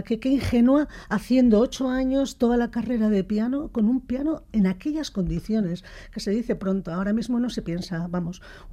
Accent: Bilbao, Basque Country, Spain; Yo soy de Bilbao, del mismo Bilbao, del centro de Atxuri, sí. De toda la vida.

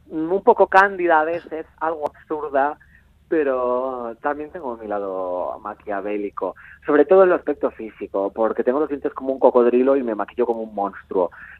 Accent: Magaluf, Balearic Islands, Spain; Porque yo me crié en Magaluf, entonces eso era mi pan de cada día.

